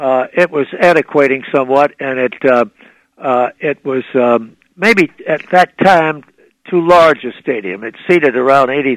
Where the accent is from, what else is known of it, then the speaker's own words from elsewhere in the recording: New Orleans, Louisiana, United States; I was born in New Orleans. I'm a New Orleanian to my toenails.